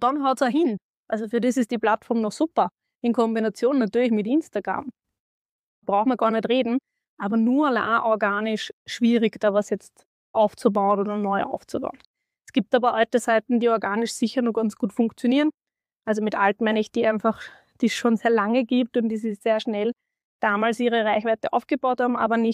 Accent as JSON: {"language": "German", "country": "Austria", "said": "aber da waren wir alle auf Xing bei uns in Österreich. Ja? Also das ist so die Zeit, wo ich herkomme"}